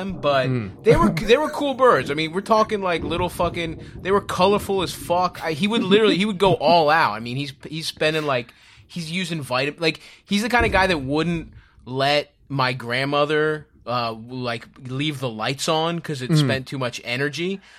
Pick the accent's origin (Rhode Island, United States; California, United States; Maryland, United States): Maryland, United States; Baltimore; now in New York, United States; Grew up in Baltimore, and so I did a rewatch in like April through May until the weather got nice and New York stopped being so scary.